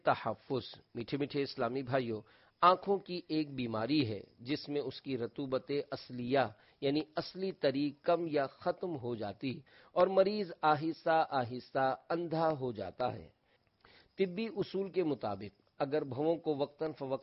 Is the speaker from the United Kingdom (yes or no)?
no; Pakistan; میں نے جواب دیا، میں پاکستانی ہوں۔